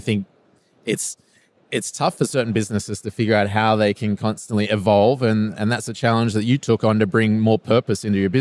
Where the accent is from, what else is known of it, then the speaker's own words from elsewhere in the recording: Australia; now in Germany; Well, as you can hear from my accent, I'm not the typical German. No, I originally come from Australia. I've been here for 6 years. I met my wife, Mutsterana, in Sydney, and found my way to Germany.